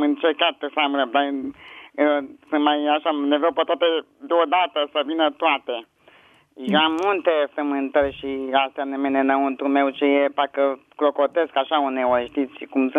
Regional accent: Bucharest, Romania; Sunt din București

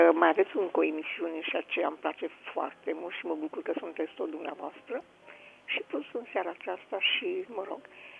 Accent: Bacău, Bacău County, Romania; Sunt din Bacău

